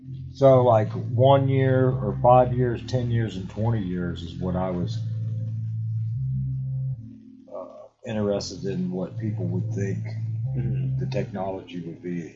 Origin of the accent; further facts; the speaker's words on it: United States; So I guess, you know, being that we're from America, it would be like, it's crucial to go 20 years back